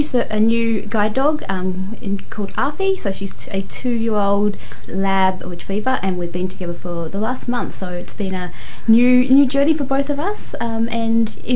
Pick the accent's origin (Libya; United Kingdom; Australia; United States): Australia; moved away as an adult; now in New Zealand; And then I moved to New Zealand. So I grew up in Australia.